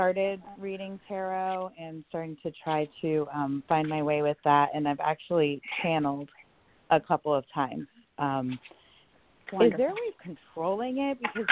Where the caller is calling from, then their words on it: Milford, Connecticut, United States; from Milford, Connecticut.